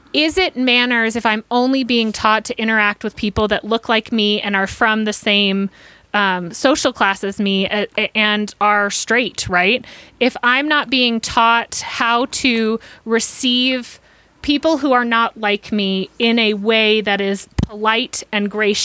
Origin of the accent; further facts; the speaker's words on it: Atlanta, Georgia, United States; And so the kickoff event was actually called a Coke party, because I grew up in Atlanta, which now seems hysterical.